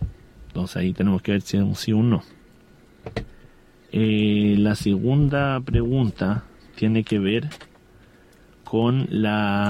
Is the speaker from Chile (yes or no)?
yes; Chile; Nosotros como chilenos, en un país distinto